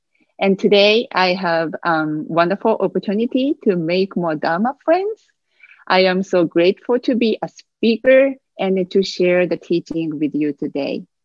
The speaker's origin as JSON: {"language": "English", "region": "Fukuoka", "country": "Japan", "tie": "born or raised there", "lives_now": "Minnesota, United States", "said": "an assistant minister with Twin Cities Sangha. I grew up in Western Japan in Fukuoka. I grew up in a temple family. My family's temple is Jodo Shinshu Temple, the same as our Twin Cities Sangha."}